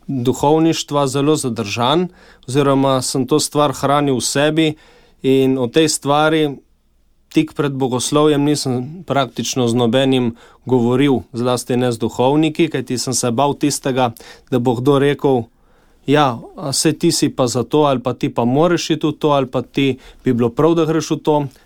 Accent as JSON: {"language": "Slovenian", "town": "Postojna", "region": "Littoral–Inner Carniola", "country": "Slovenia", "tie": "born or raised there", "said": "Rodil sem se v Postojni pred 29 leti. Odraščal v povprečni družini, krščanski."}